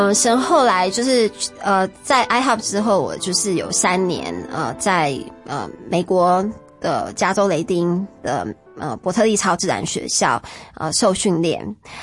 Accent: Taiwan; 身为亚洲人我是非常骄傲的，身为我是台湾人我是非常骄傲的

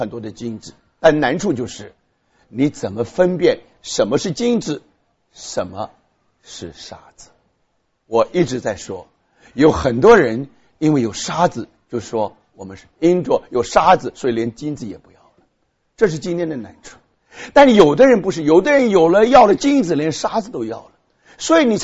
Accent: Taiwan; now in United States; 那我刚刚到美国的时候，那因为我在台湾长大，

